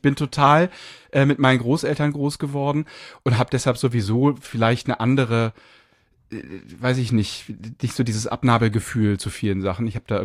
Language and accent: German; Hamburg, Germany; Ich bin in Rissen aufgewachsen, Rissen? Also der westlichste Zipfel von Hamburg zwischen Wedel und Blankenese.